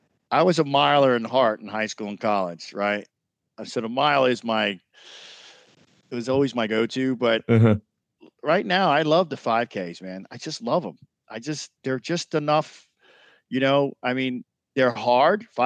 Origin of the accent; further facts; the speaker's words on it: New York City, New York, United States; And New York was special because I grew up in New York and I grew up around the marathon.